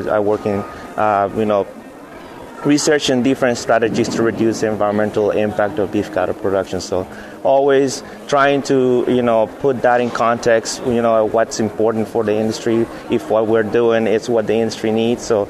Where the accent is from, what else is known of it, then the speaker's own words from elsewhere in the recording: Honduras; also born or lived in Costa Rica; now in California, United States; I am originally from Honduras, born and raised. I've been around many places, so I did my undergrad in Costa Rica